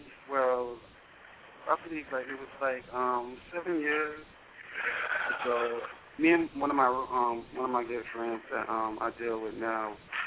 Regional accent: North Carolina, United States; I'm from North Carolina.

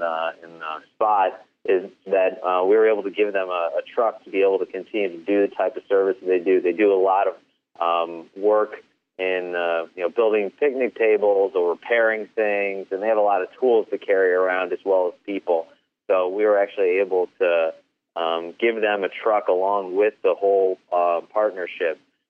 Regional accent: Cleveland, Ohio, United States; I'm actually from Cleveland, Ohio originally, so I am a Browns fan.

